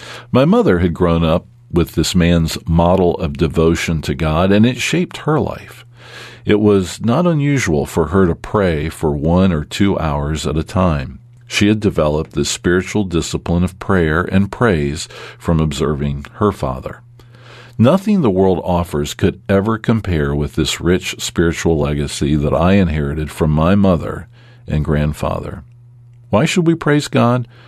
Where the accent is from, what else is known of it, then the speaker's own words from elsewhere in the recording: Egypt; When I was a boy growing up in Egypt